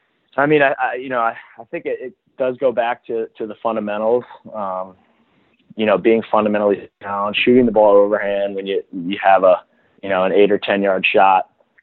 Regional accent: Baltimore, Maryland, United States; growing up in Baltimore, I was so fortunate to, you know, we lived 3 or 4 miles from Homewood Field.

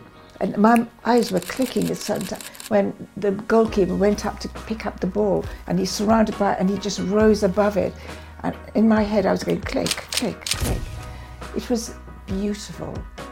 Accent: Bangalore, Karnataka, India; born there; I was born in Bangalore at the age of 8. I was sent away to boarding school, this exclusive school on top of a mountain.

